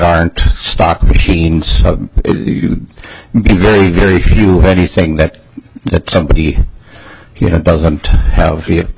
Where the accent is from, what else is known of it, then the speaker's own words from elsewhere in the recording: Crane Lake, Minnesota, United States; I'm from Crane Lake, Minnesota.